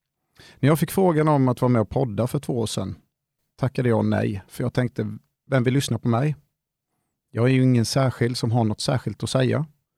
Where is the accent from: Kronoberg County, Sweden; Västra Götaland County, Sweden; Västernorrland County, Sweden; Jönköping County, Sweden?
Jönköping County, Sweden; Nässjö; Jag kommer från Grimstorp utanför Nässjö, där jag växte upp med min mamma, pappa och min lilla syster.